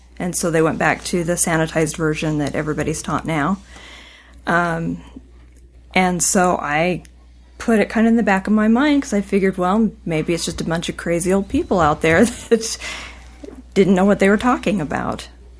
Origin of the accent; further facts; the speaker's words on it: Vernal, Utah, United States; I grew up in Vernal and moved to Orem when I was 15.